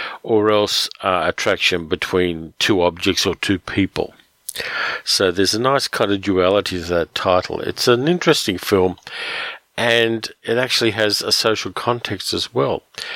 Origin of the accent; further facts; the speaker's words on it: Australia; being an Australian, a lot of the science fiction I read was either English or American